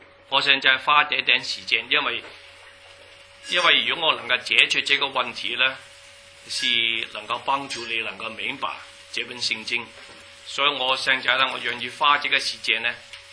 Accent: China; 为什么我们中国人没有听过那个圣经，但是我们都知道应该要孝敬父母呢？

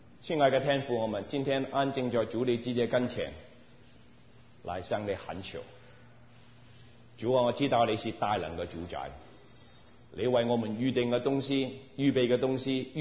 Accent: Guangdong, China; 我是广东人啊。

